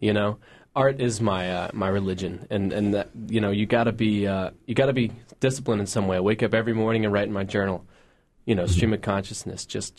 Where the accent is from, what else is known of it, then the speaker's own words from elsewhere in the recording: Birmingham, Alabama, United States; The big old Birmingham.